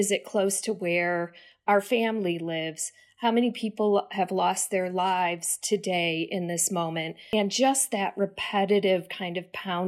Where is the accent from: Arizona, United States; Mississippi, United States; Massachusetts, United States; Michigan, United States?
Michigan, United States; Detroit; I grew up in Detroit and in an area that did not have a lot of Arabs. And for sure, we were the only Arab on our block.